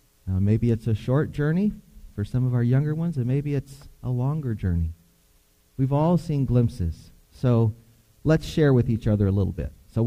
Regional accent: Deep South, United States; I grew up in the Deep South, and we would often, I don't know about often, but we would have times where we would call them testimony services

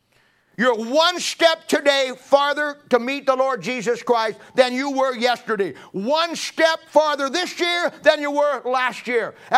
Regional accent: United States; Now, I'm an American.

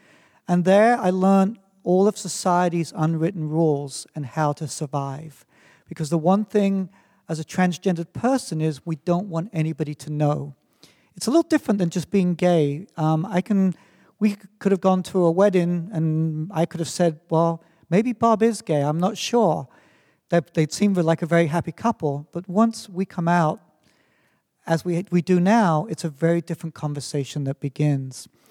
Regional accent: England, United Kingdom; born there; I was born in England in 1957

